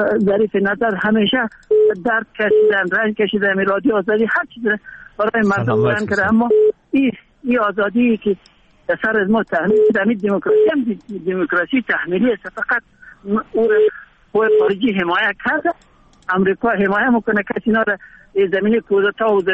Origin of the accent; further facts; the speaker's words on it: Afghanistan; کلی ما افغان هستیم،